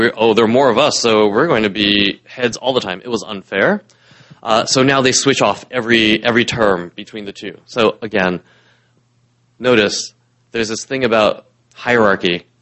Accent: Taishan, Guangdong, China; I mean, I knew eventually as I started to grow up, oh, we're actually from Toisan, and we're from Long Kai.

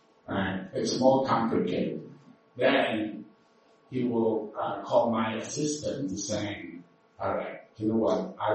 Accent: New York, United States; Okay, so since I'm from New York, I'll start.

